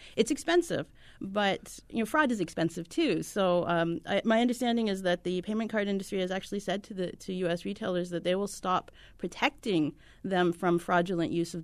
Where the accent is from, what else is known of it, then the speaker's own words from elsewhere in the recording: Canada; now in United States; I'm actually a Canadian. I've only been down here for 2 years now.